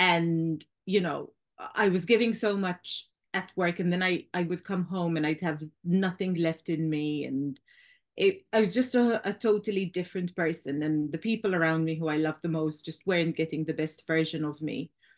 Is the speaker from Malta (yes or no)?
yes; Malta; So I'm originally from Malta, tiny little island in the middle of the Mediterranean.